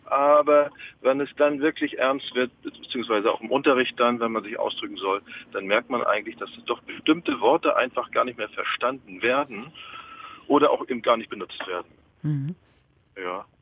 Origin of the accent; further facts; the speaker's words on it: Hamburg, Germany; Aus Hamburg bin ich.